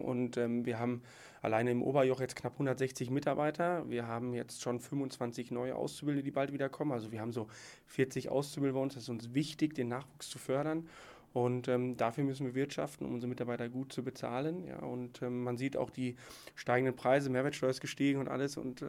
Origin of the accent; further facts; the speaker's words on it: North Rhine-Westphalia, Germany; born there; now in Allgäu, Germany; Ich komme eigentlich gebürtig aus dem auch schönen Ruhrpott. Ich bin aus der Nähe aus Dortmund und bin vor einigen Jahren der Ausbildung her hierher gezogen